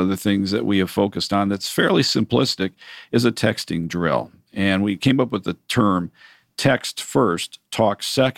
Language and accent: English; United States; one of the things that I felt as an American after 9/11 and Katrina